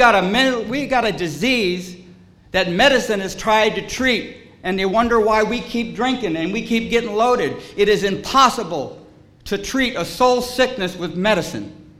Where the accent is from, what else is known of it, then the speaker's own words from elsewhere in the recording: California, United States; also born or lived in Michigan; I was born in Michigan, and I come out to California when I was about 4 years old, and I was put in a little foster home for a while, and my mom is a great little Scandinavian lady.